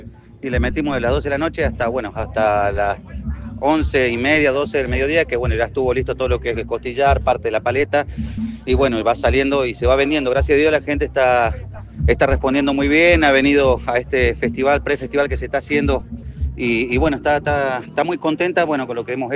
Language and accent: Spanish; the south, Argentina; Yo, por ejemplo, vengo del sur de la Argentina, 5.000 kilómetros más abajo